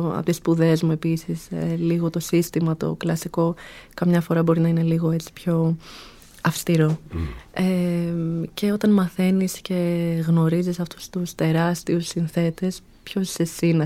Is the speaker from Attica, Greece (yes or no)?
yes; Athens, Attica, Greece; Ναι, εγώ εδώ μεγάλωσα, εδώ βρέθηκα, δεν ήρθα από